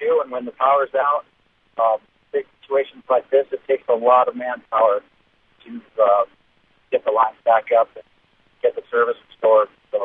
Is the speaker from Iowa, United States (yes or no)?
no; California, United States; I just wanted to share that we're coming from Southern California.